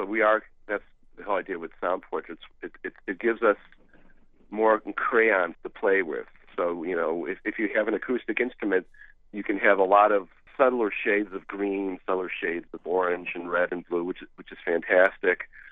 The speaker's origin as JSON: {"language": "English", "town": "Chicago", "region": "Illinois", "country": "United States", "said": "I'm from Chicago."}